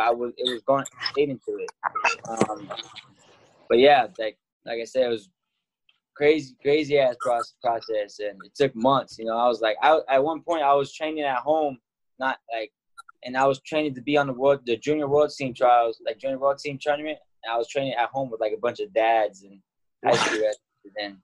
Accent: Florida, United States; I grew up in Florida, and I wrestled outside before

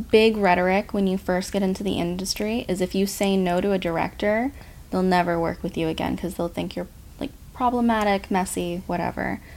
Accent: Pacific Northwest, United States; I'm from the Pacific Northwest

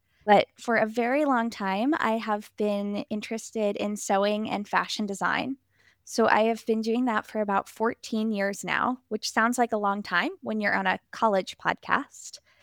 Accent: Pittsburgh, Pennsylvania, United States; So my hometown is Pittsburgh, Pennsylvania.

